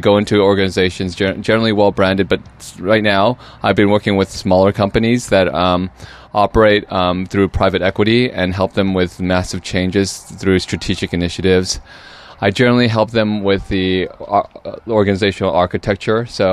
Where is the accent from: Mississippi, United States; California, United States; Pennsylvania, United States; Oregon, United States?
California, United States; Ventura; I grew up in Ventura, which is a little small beach provincial city. It's gorgeous, great little beach bedroom community.